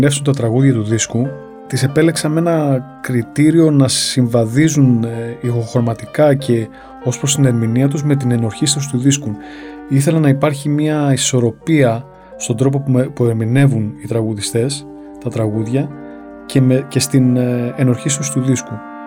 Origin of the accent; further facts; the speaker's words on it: Smari, Crete, Greece; Το χωριό μου είναι το Σμάρι, είναι στην Κρήτη φυσικά και κοντά στο Καστέλι Παιδιάδος.